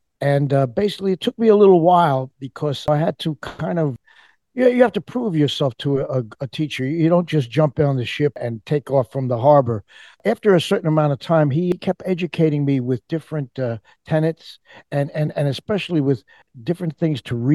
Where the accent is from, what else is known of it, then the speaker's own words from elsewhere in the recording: United States; Well, I had a really good fortune of growing up near New York City